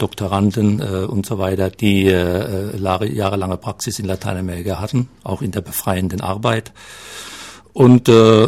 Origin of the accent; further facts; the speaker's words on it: Herxheim, Rhineland-Palatinate, Germany; moved away as an adult; die aus meinem Heimatdorf stammen, aus der Pfalz, Herxheim in der Pfalz